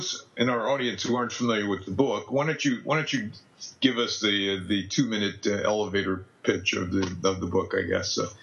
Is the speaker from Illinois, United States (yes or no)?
yes; Chicago, Illinois, United States; I grew up in Chicago, and I was born in Hyde Park.